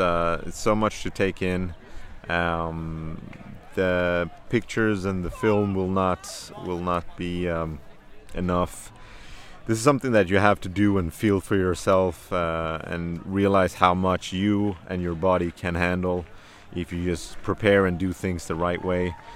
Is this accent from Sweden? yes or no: yes; Malmö, Skåne, Sweden; I am 31 years old, born and raised in Malmö, south of Sweden.